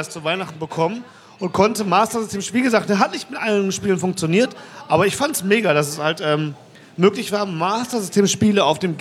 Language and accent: German; Mülheim an der Ruhr, North Rhine-Westphalia, Germany; Ich komme ja, wie gesagt, aus Mühlheim, falls auch keiner weiß.